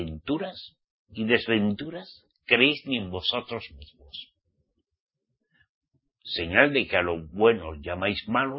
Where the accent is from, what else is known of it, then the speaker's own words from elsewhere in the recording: Spain; born there; Hoy en día me ha tocado … español. Español porque nací en España. Pero israelita redimido por la sangre de Yahshua, mi ciudad Daní y mi patria es Jerusalén celestial.